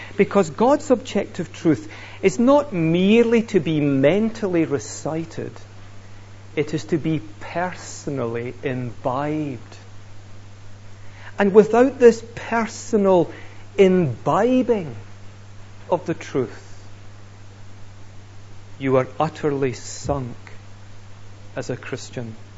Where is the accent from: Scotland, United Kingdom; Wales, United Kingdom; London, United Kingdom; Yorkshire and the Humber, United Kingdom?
Scotland, United Kingdom; accent: Scottish; Either he's agreeing with me or just being lulled to sleep by my Scots accent.